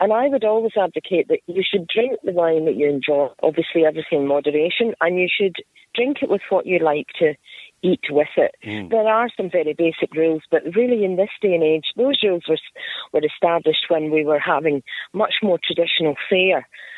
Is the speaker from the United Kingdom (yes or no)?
yes; Scotland, United Kingdom; Yes, I was born in Scotland, and my parents are Scottish. I was brought up in Scotland